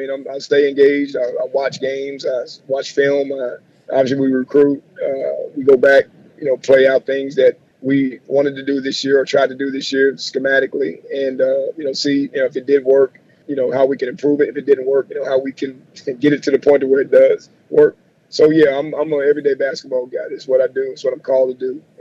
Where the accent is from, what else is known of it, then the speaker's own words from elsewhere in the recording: Louisiana, United States; obviously I'm a Louisiana guy. I grew up in the North Louisiana area.